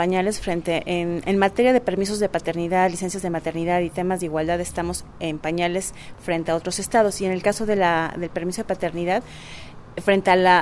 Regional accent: Mexico; en una sociedad como la mexicana y en el pueblo mexicano. Somos, y se ha dicho en muchos espacios, somos una cultura machista

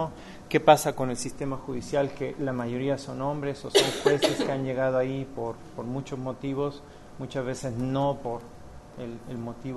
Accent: Mexico; vengo de México

